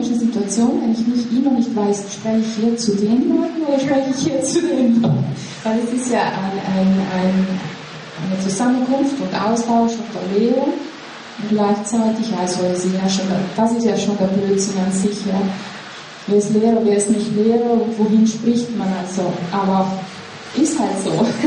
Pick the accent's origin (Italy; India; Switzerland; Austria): Italy; Trentino-Alto Adige; Ich bin aus Südtirol, also aus dem Unterland, wer von hier ist. Und ich bin schon seit dem letzten Jahrtausend hier auf diesem Stuhl.